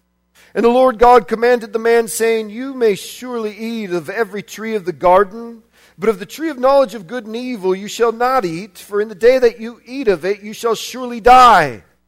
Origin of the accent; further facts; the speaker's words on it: Portland, Oregon, United States; and I'm from Portland, Oregon, and I'm from their assembly.